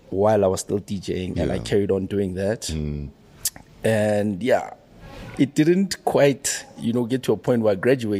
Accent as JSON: {"language": "English", "town": "Soweto", "region": "Gauteng", "country": "South Africa", "said": "I'm from Soweto."}